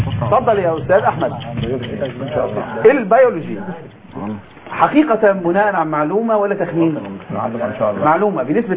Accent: Egypt; احنا مصريين

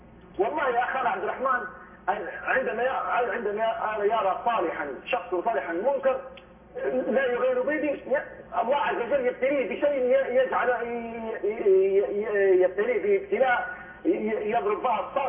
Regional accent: Libya; هذا ليس عندنا في ليبيا

